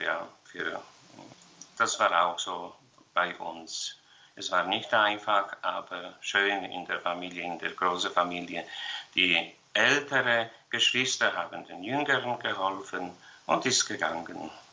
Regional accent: Poland; German is a second language; Ich bin in eine Bauernfamilie geboren und aufgewachsen im Dorf. Geboren bin ich 1960, also schon nach der Stalinzeit. Also es war etwas einfacher zu leben in Polen

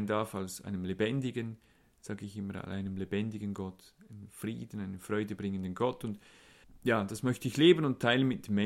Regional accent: Lucerne, Switzerland; Ich komme aus Kanton Luzern, war lange im Ausland, habe viele Erfahrungen auch im Ausland gemacht, bin dankbar, jetzt auch in der Schweiz zu sein.

